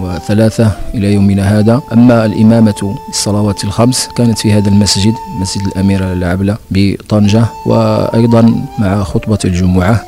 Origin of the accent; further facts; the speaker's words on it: Morocco; الحمد لله نحن نقرأ في بلدنا المغرب برواية ورش عن نافع.